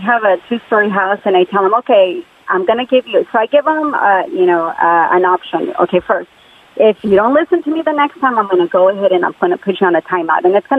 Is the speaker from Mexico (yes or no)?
yes; Mexico; I'm born and raised in Mexico.